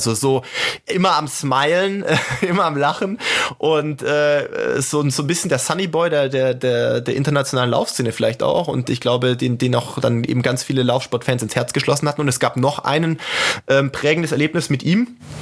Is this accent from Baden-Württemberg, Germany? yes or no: yes; Sindelfingen, Baden-Württemberg, Germany; born there; der mich als gebürtigen Schwaben in Sindelfingen natürlich wahrscheinlich einigermaßen nachvollziehbar auch fasziniert hat